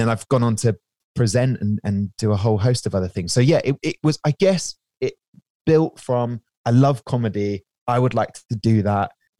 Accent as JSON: {"language": "English", "town": "Southampton", "region": "South East England", "country": "United Kingdom", "tie": "born or raised there", "said": "my mates that I grew up with in Southampton"}